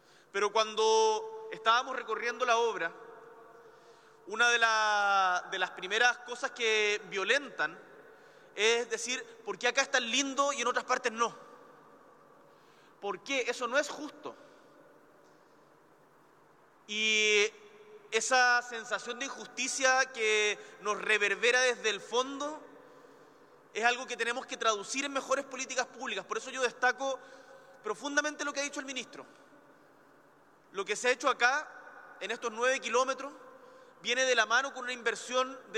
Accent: Punta Arenas, Magallanes, Chile; now in Santiago, Chile; cuando llegué a vivir a Santiago, yo vengo de Punta Arenas, y en Punta Arenas vivía en lo que en esa época era el extremo sur de la ciudad

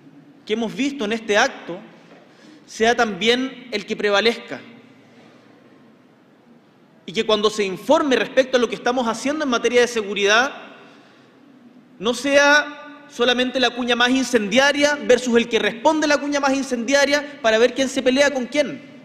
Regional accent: Punta Arenas, Magallanes, Chile; yo que vengo de Punta Arenas

